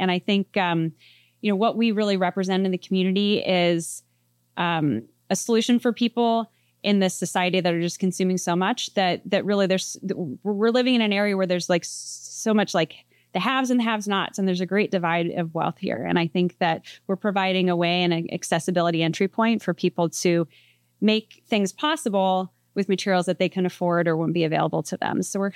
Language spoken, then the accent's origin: English; Pennsylvania, United States; I grew up in Pennsylvania, kind of in a rural area, and things were a little older there.